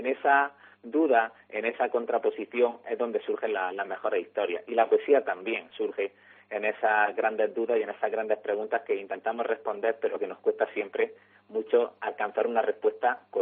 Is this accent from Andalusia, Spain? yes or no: yes; Carboneras, Andalusia, Spain; Y tendremos presentaciones en Almería, por supuesto en mi pueblo en Carboneras